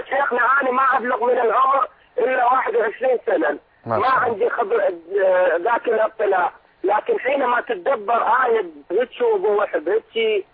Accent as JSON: {"language": "Arabic", "country": "Iraq", "said": "طبعا أنا من العراق، أحمل لك سلام الرافدين وسلام أهل العراق كلهم."}